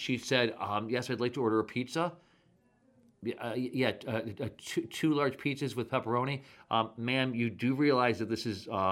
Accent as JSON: {"language": "English", "town": "Buffalo", "region": "New York", "country": "United States", "said": "I'm from Buffalo."}